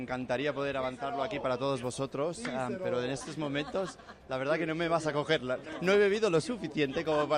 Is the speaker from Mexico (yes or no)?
no; Barcelona, Catalonia, Spain; now in Madrid, Spain; Mira, yo personalmente soy de Barcelona y la verdad que me ha sorprendido lo que es Madrid hoy por hoy.